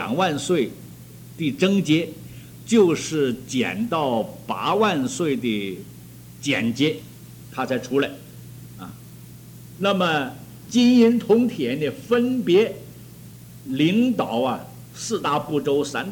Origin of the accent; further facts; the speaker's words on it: China; 我们尤其我们中国人不能随便发愿